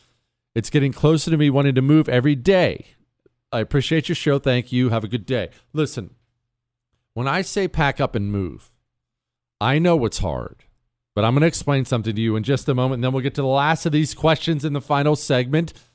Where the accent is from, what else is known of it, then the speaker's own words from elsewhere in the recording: United States; Because I'm an American. I put ranch.